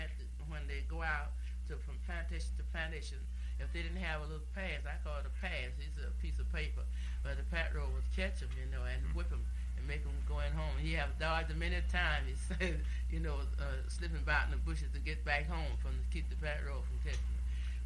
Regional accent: Williamsburg, Virginia, United States; I'm from Williamsburg, where we made the pitch at.

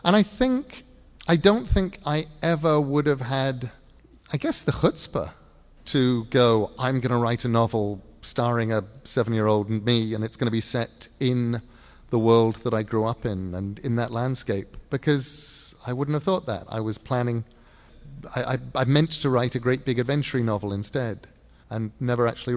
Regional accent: England, United Kingdom; I don't normally do feelings, because I'm English.

